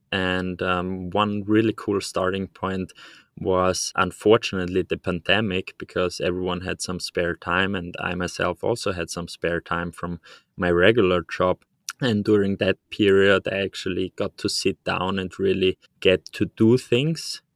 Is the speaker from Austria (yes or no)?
yes; Austria; English is a second language; I'm born and raised in Austria, not Australia, so we don't have kangaroos here. I'm still in my 20s, so 20 years old